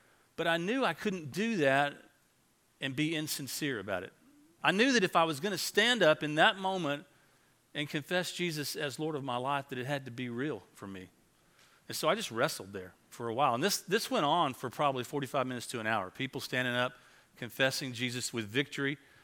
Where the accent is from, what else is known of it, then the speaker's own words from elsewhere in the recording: Tyler, Texas, United States; I grew up over in Tyler, Texas